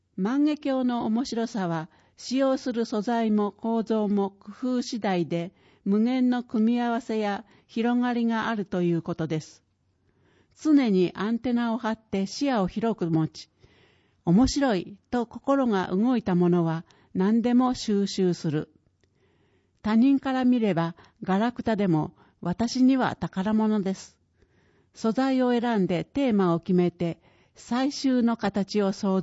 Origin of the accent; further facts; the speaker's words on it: Chiba, Japan; 雪国ではない千葉県で生まれ育った私ですが、スキーには思い入れが強く、流山のいとこたちとスキー部を作っていたほどです。